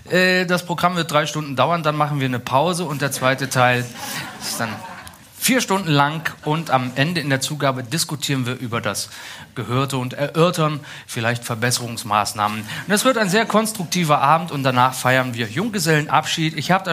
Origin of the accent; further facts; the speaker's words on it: Berlin, Germany; ich komme ja aus Berlin, das ist hinter der Erdkrümmung